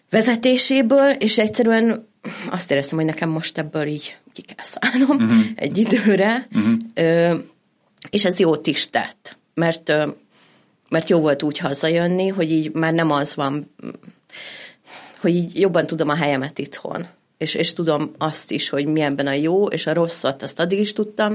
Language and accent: Hungarian; Hungary; egy évet éltem külföldön, és hogy ott, hogy jöttem rá, hogy mennyire meghatároz engem is a magyar identitás, meg hogy miben veszem észre, hogy én magyar vagyok